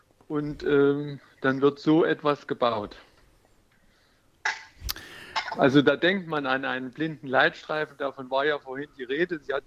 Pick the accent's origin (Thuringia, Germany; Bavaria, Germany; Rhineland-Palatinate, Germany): Thuringia, Germany; Gotha; ich will ein Beispiel aus meiner Heimatstadt bringen, ein negatives Beispiel.